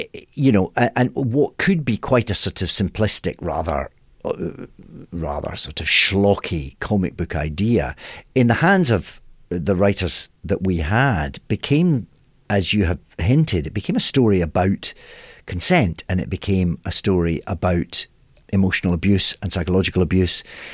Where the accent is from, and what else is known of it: Scotland, United Kingdom